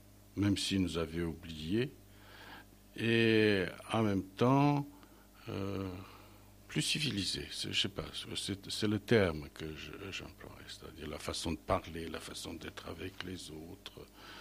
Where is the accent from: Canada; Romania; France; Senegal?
Romania; On dit que c'est les chez nous, en Roumanie, la même chose.